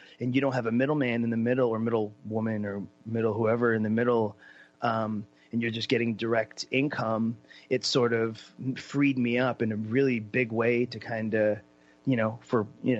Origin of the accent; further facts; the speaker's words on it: Portland, Maine, United States; born there; I was born in Portland, Maine, hundreds of years ago.